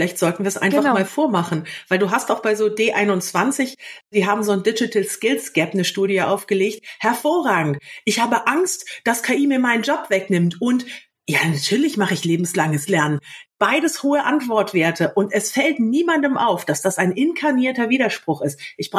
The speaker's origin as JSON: {"language": "German", "region": "Hamburg", "country": "Germany", "said": "ich bin Hamburgerin."}